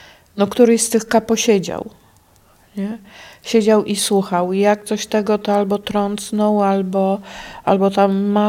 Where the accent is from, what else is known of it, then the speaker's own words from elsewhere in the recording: Świętokrzyskie Voivodeship, Poland; ty jesteś Polka? Ja mówię, że tak, Polka. Ale jak to się stało, że ty tu jesteś na tym polu? No a skąd jesteś, a co? Jak jej powiedziałam, że z Ortanowy, to ona po prostu uklękła przede mną i a z Polski, a co? Ja mówię, że no świętokrzyskie.